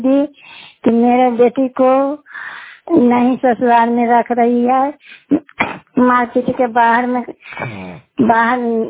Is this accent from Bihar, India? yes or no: yes; Muchari, Bihar, India; मुचाड़ी गाँव है, मकरौता पंचायत है, कराए ब्लॉक से निवासी हूँ, नालंदा जिला के रहने वाली हूँ।